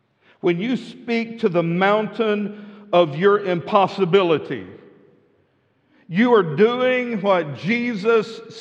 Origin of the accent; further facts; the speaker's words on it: Midland, Texas, United States; as a little kid growing up in Midland, Texas, I had never seen of, nor did I know of, a church that ran 1,000 people.